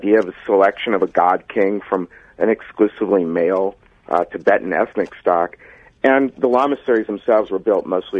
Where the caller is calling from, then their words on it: Ventura, California, United States; from Ventura.